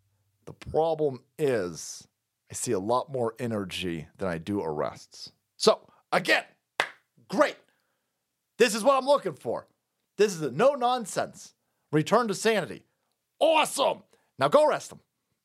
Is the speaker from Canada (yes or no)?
yes; Canada; As a Canadian, I know that there are many MAGA supporters. Unfortunately, we're in southern Ontario